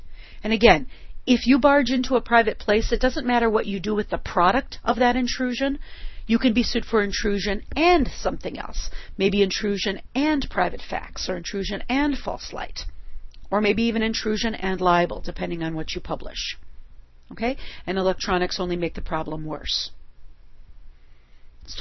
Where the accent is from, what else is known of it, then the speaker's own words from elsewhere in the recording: Minnesota, United States; My home state of Minnesota recognized none of the privacy torts until the late 1990s.